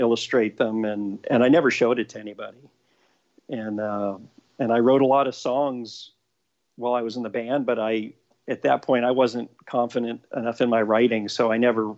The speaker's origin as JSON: {"language": "English", "region": "Maryland", "country": "United States", "tie": "born there", "also_born_or_lived": "Florida / Texas / Chicago", "lives_now": "Los Angeles, United States", "said": "I was born in Maryland. I've kind of lived all over. I've lived in Maryland, Florida, Texas. Went to high school in Chicago."}